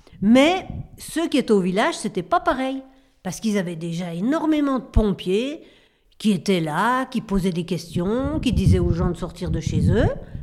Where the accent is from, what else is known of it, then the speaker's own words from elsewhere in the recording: Saint-Martin, St. Martin; On est de Saint-Martin, on a un maire qui est à la mairie